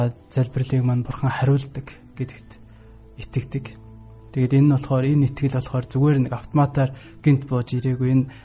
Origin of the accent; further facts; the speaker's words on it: Khentii Province, Mongolia; Би Хинтэй аймагт төрж өссөн.